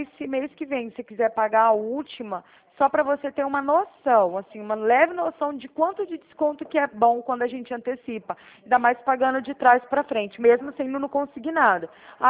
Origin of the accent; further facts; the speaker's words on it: Araraquara, São Paulo, Brazil; Ah, no caso, eu sou aqui de Araraquara, né?